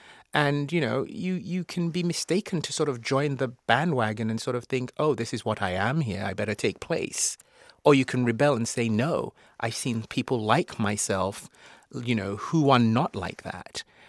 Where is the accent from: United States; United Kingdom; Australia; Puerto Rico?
United Kingdom; England; Yeah, I remember growing up in England. It was really sad.